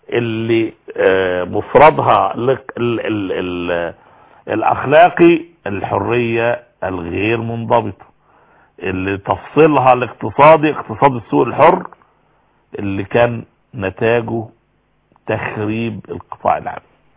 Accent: Egypt; طب احنا عندنا في مصر اراضي زارعة صالحة لزراعة القمح

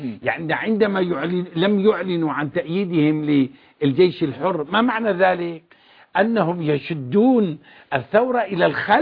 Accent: Syria; العتبي عندنا في سوريا ناقص نعل

